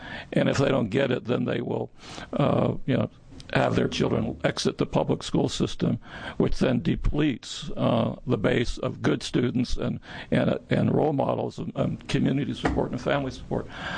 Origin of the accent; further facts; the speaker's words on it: Forest Grove, Oregon, United States; I'm from Forest Grove.